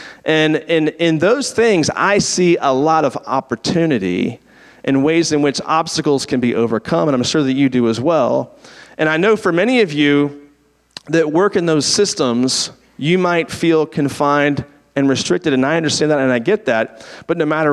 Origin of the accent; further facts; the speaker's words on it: Washington, District of Columbia, United States; You know, I grew up in the Washington, D.C. area. And just growing up, politics was always at the center of almost everything when you grew up there.